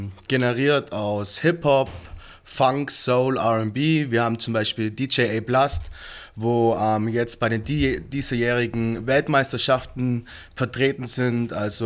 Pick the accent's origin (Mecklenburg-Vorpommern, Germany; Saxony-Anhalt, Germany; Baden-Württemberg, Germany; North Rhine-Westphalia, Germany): Baden-Württemberg, Germany; Ulm; Nein, wir sind aus Ulm und es soll in Ulm für Ulmer sein.